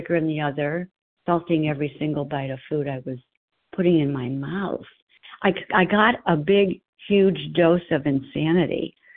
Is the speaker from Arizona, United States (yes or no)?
yes; Arizona, United States; from Arizona.